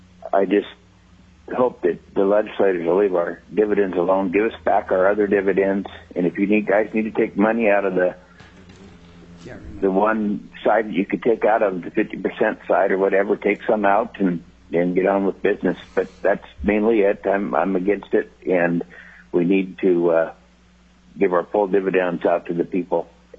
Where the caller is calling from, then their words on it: Anchorage, Alaska, United States; I'm just calling from Anchorage